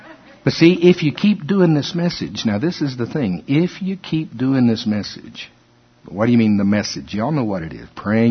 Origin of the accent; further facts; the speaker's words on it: the South, United States; The kind of churches I grew up in the South, it was just not wrong to smoke.